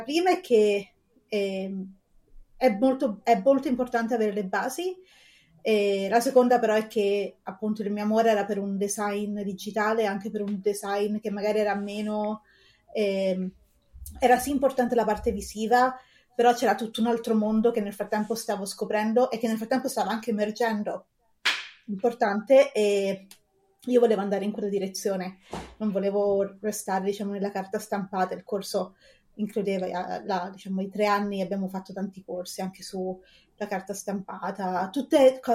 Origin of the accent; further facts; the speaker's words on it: Rome, Lazio, Italy; come detto, vengo da Roma, sono nata e cresciuta a Roma